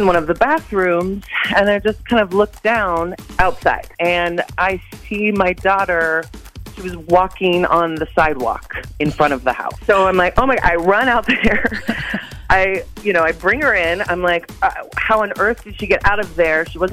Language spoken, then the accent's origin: English; Cottage Grove, United States; I'm from Cottage Grove, and I accidentally let my little girl escape.